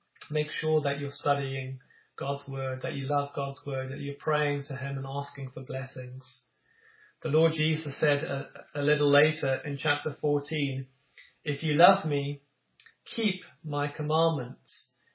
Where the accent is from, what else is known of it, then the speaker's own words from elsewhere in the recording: Cape Town, Western Cape, South Africa; You know, I grew up in South Africa, and where I grew up, on the tip of Africa in Cape Town